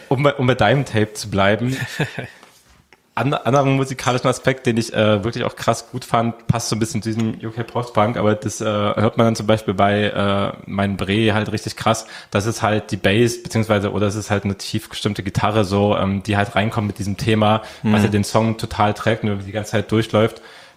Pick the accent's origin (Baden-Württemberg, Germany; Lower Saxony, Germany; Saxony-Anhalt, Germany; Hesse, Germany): Saxony-Anhalt, Germany; Ich komme auch aus dem Osten, aus Sachsen-Anhalt.